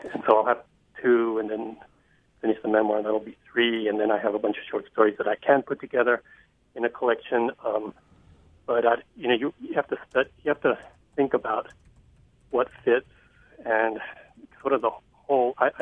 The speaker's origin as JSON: {"language": "English", "country": "Mexico", "tie": "born or raised there", "also_born_or_lived": "Rome, Italy", "moved": "yes", "said": "growing up in Mexico and out in Rome, and then coming up here and struggling with, culture shocks and things."}